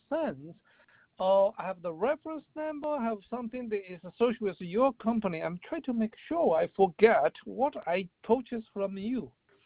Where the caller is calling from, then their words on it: Michigan, United States; I'm calling from Michigan.